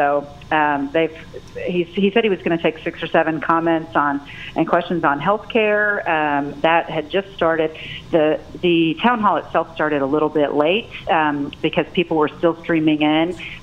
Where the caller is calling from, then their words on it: Springdale, Arkansas, United States; Hey, I'm calling from the Senator Cotton Town Hall in Springdale.